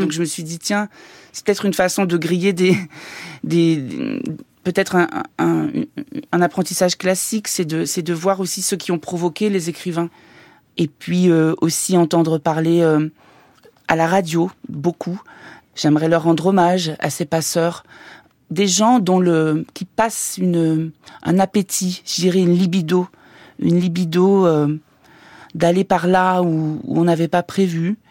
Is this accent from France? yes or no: yes; Nouvelle-Aquitaine, France; moved away as an adult; now in Paris, France; Je viens du Limousin et j'arrive au conservatoire, première année.